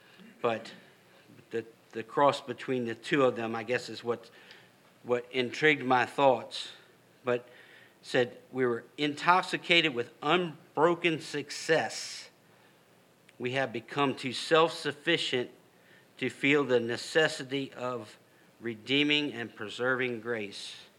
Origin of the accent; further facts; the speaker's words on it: United States; And I'm all American, and I'm all for what's going on right now in the upward tick